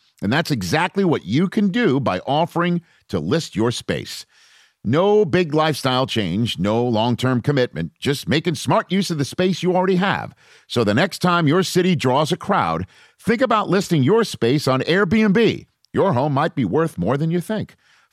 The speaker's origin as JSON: {"language": "English", "town": "New York City", "region": "New York", "country": "United States", "said": "I mean, you know, I'm from New York City, so I'm hoping the Knicks go and win the whole damn thing."}